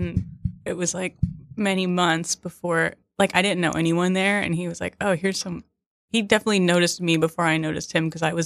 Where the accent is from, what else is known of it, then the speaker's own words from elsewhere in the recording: Hawthorne, New Jersey, United States; also born or lived in Seattle; now in Brooklyn, United States; A little town called Hawthorne.